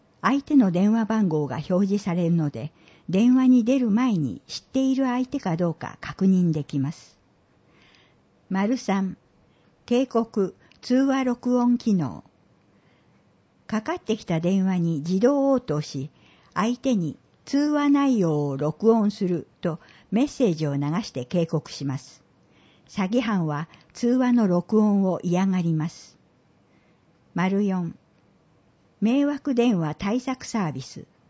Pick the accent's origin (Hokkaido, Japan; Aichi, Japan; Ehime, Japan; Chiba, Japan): Chiba, Japan; born there; 千葉で生まれて千葉で引退できたことは幸せです。